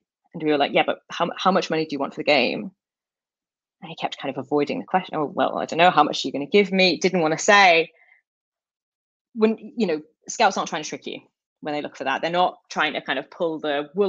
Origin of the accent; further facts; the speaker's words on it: United Kingdom; I'm British, and famously, the British are bad at talking about money.